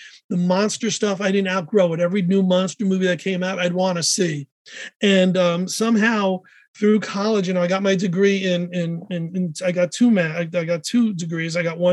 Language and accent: English; Bronx, New York, United States; Yeah. So I grew up in the Bronx and mom and dad were, you know, they were just cool.